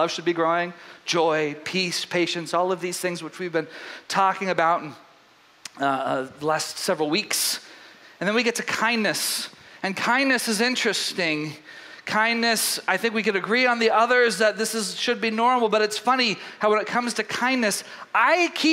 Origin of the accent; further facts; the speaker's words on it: Southern United States, United States; Now, you guys, I am from the South, so I know all about this.